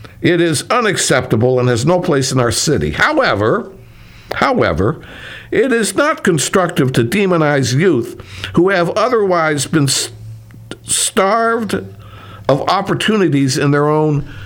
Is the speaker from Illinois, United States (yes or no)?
yes; Chicago, Illinois, United States; I come from the Chicago area, so I always have a particular feeling for the Windy City.